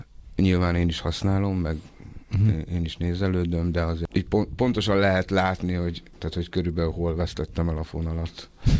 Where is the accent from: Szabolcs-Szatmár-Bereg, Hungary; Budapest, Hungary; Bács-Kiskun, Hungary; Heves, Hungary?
Budapest, Hungary; Én Békésmegyeren nőttem föl, nekünk a hogy mondjam, a család másik fele a sínek másik oldalán volt Békésmegyeren